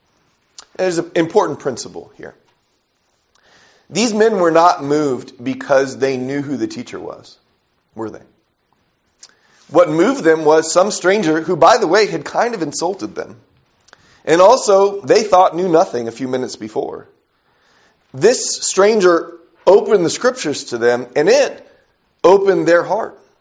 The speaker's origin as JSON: {"language": "English", "region": "California", "country": "United States", "tie": "born or raised there", "said": "growing up in Southern California, pretty dark place I grew up. A lot of bad things going on around me as a kid."}